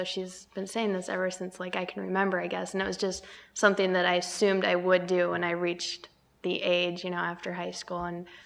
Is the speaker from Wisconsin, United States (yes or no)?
yes; Menomonie, Wisconsin, United States; I'm from Menominee, Wisconsin.